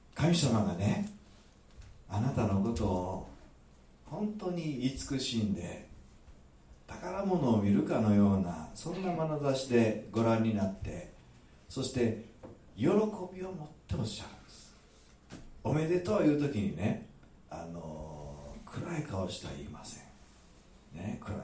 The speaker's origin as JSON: {"language": "Japanese", "region": "Kansai", "country": "Japan", "accent": "Kansai dialect", "said": "でも僕が喋ると関西弁になってね"}